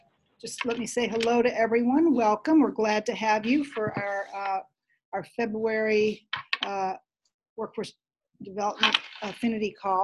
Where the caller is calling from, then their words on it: Boston, Massachusetts, United States; I'm coming from Boston.